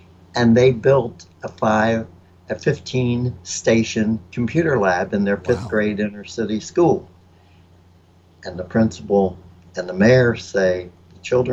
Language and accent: English; Baltimore, Maryland, United States; Boyhood Adventures is me growing up in Baltimore in 1955 and 56, and my life when my parents moved to the suburbs